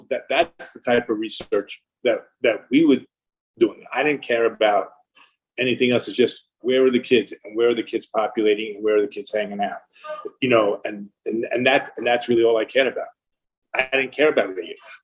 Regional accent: New York, United States; I mean, I grew up in Long Island.

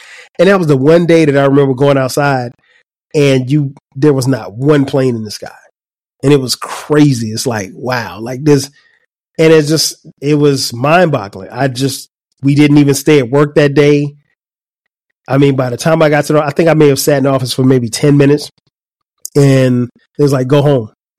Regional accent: Florence, South Carolina, United States; And the reality was, as a little black kid, a little black boy growing up in Florence, South Carolina, that was true

